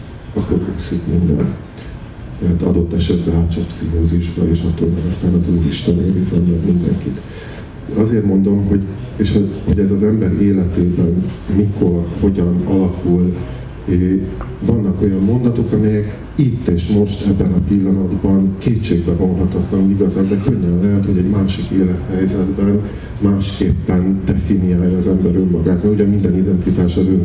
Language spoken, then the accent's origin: Hungarian; Transylvania, Romania; now in Budapest, Hungary; másképpen határozom meg magam otthon Erdélyben, itthon Budapesten, és akkor már is van két darab otthon, és hát, hogyha belegondolok, akkor én már jóval több, mint az eddigi életemnek a felét itt éltem le Budapesten.